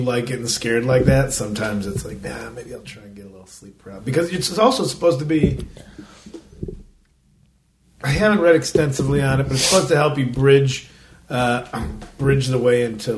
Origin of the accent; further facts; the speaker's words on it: Tempe, Arizona, United States; Like, no, man, we're from Tempe. Like, even it's just a street over. But even though, don't say we're from Phoenix.